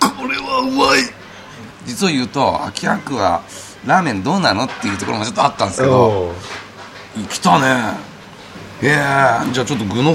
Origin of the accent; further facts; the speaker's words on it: Niigata, Japan; 私あの生粋の新潟人ですから、これ薄めずにやっぱ飲むんですね。